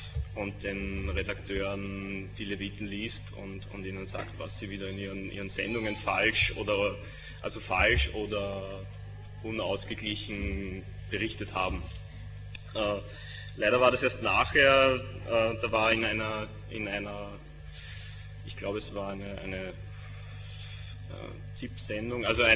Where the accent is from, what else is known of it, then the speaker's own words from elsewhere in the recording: Austria; die Preisträger bei uns in Österreich